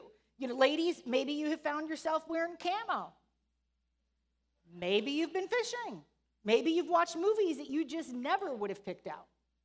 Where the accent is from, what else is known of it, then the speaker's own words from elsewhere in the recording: Chicago, Illinois, United States; We're from the Chicago area. We're from the South Side.